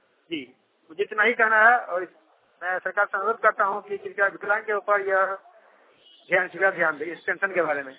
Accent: Dumka, Jharkhand, India; मेरा घर रामपुर है और ये काटेगुंज मस्जिद है, थाना पोस्ट काटेगुंज जिला दुमका झारखंड का रहने वाला हूँ।

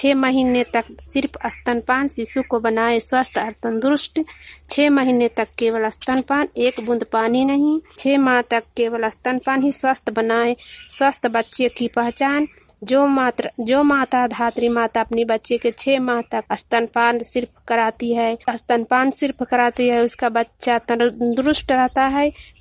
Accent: Heganpura, Bihar, India; ग्राम हेगनपुरा, पंचायत बड़हरा, प्रखंड नूरसराय, जिला ललंदा के निवासी हूँ।

